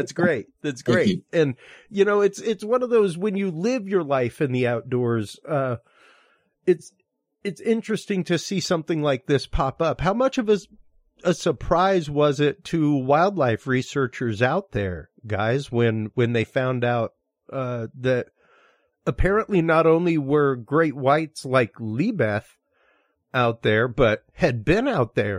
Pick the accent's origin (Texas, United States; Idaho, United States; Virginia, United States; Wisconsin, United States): Texas, United States; Houston; growing up in Houston, the Bay of Yoo-Hoo, as we called it over there, you knew there were sharks out there.